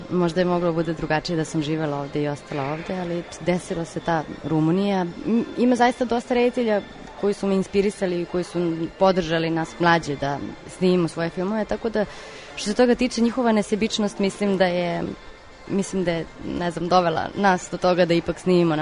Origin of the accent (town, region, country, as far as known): Kladovo, Southern and Eastern Serbia, Serbia; moved away